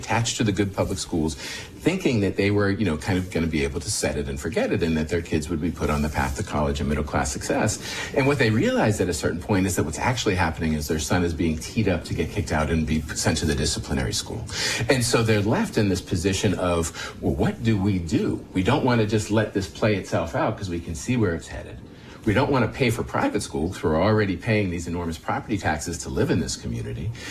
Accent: Penn Hills, Pennsylvania, United States; So I had mentioned growing up in Penn Hills, you know, growing up white in a white family in a school district where all of my teachers were white.

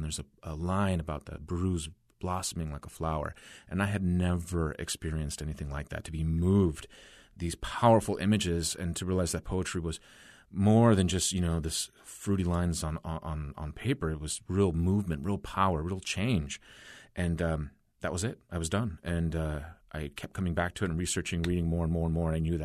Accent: Fresno, California, United States; also born or lived in Los Angeles; it's about LA where I was originally born. And then I'm flipping through, and there's this article in Fresno Poets. This is about 95-ish. And I was just so stunned. I wasn't into poetry, but, like, here is my hometown now, Fresno

